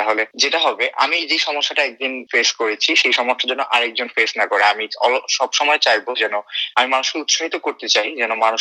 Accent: Bangladesh; now in Australia; চেষ্টা করি যেন বাংলাদেশ থেকে আমরা যারা এখানে আসি to make it feel like home.

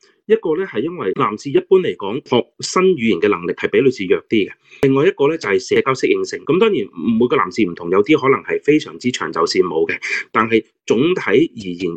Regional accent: China; 我哋中国人有话呢个男主外女主内啦

